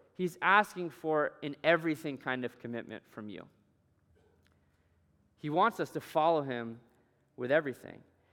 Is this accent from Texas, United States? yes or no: no; Alaska, United States; I grew up in Alaska, and so I run outside a lot in the wintertime